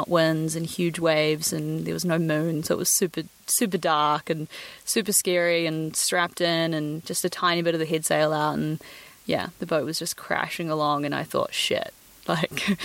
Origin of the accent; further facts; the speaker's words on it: New Zealand; I grew up in New Zealand